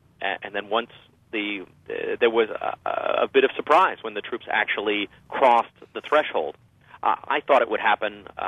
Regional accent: New York City, New York, United States; I'm from New York originally, which is by definition a very international city.

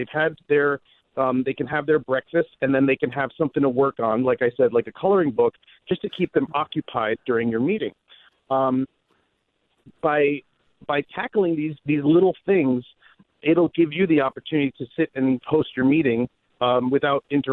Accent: Manhattan, New York, United States; Manhattan is my hometown, and I had little tricks that I would use when I couldn't have a dog off leash somewhere.

